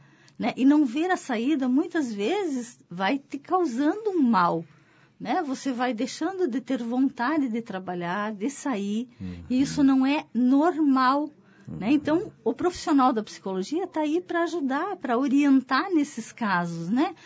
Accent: Italy; Eu sou italiana, falo um pouco com as mãos.

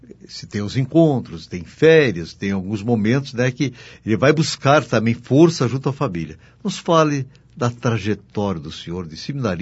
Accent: Rebouças, Paraná, Brazil; vai até minha terra natal, Rebouças.

